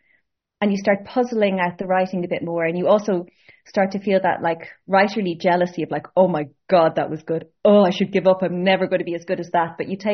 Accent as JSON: {"language": "English", "country": "Ireland", "moved": "yes", "lives_now": "Montreal, Canada", "said": "So, my partner's from France and I'm from Ireland"}